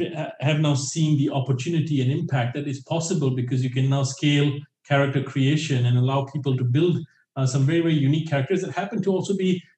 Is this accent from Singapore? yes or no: yes; Singapore; I am Singaporean and I grew up in Singapore, but I have a Middle Eastern look, right?